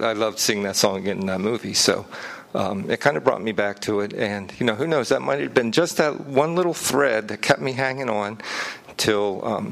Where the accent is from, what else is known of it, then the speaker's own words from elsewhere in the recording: Baltimore, Maryland, United States; I was from Baltimore, so we were in the Patapsco River Valley taking a hike there.